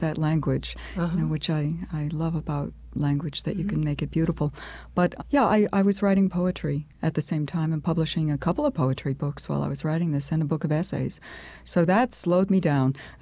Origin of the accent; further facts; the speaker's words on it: Troy, New York, United States; at least as an American growing up in Troy, I never saw a nightingale